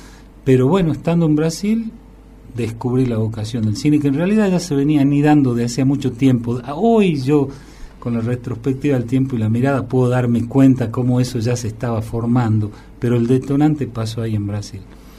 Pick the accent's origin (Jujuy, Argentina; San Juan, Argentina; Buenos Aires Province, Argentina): Jujuy, Argentina; San Salvador de Jujuy; Acá nací en San Salvador de Jujuy, en Cuyaya. Soy de Cuyaya. Nací en mi casa.